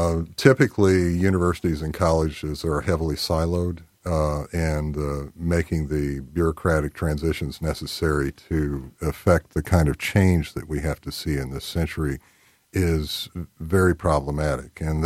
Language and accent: English; Midwest, United States; I grew up in the Midwest, small town, during that era of the American dream